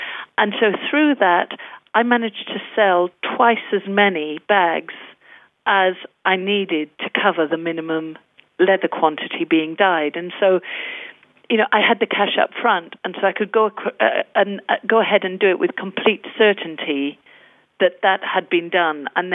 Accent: Wales, United Kingdom; I grew up in South Wales at a time when people were losing their jobs through mining

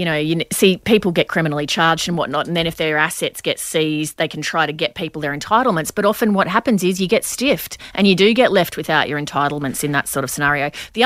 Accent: Brisbane, Queensland, Australia; And I grew up in Brisbane.

